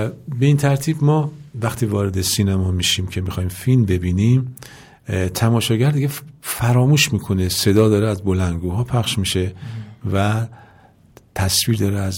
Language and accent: Persian; Iran; first language Persian; من وقتی حرف میزنم تازه شما میفهمید من ایرانی هستم، فارسی زبان هستم